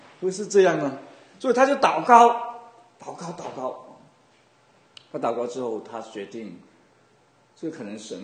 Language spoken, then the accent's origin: Chinese; China; 好像我们中国人也讲，我们不忘记恩典哦，这我们有恩必报啊。